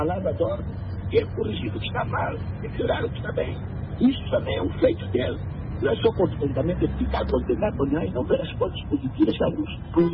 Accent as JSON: {"language": "Portuguese", "country": "Angola", "said": "Nós somos angolanos, conhecemos que as coisas se passaram aqui no passado e agora."}